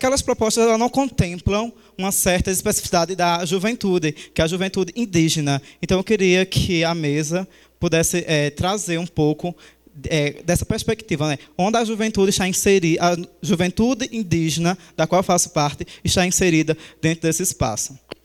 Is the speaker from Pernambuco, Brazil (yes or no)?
yes; Pernambuco, Brazil; venho de Pernambuco.